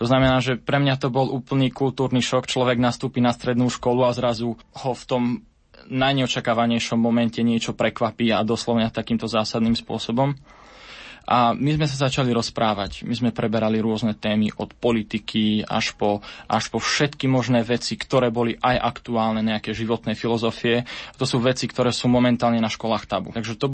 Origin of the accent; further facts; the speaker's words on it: Rimavská Sobota, Banská Bystrica Region, Slovakia; pochádzam z Rimavskej Soboty. To vlastne región na južnom Slovensku, ktorý ja si myslím, že všetkým dosť známy.